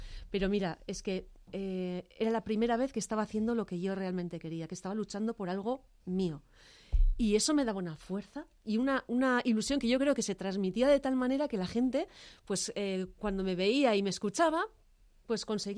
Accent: Ormaiztegi, Basque Country, Spain; he tenido la gran suerte de contar con un chico que además es de mi pueblo, de Ormaiztegui

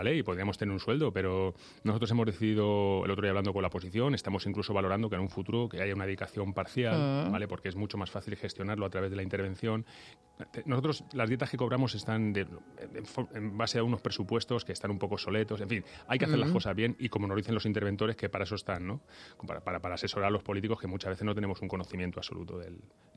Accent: Móstoles, Community of Madrid, Spain; No, yo soy de Móstoles, soy muy mostoleño.

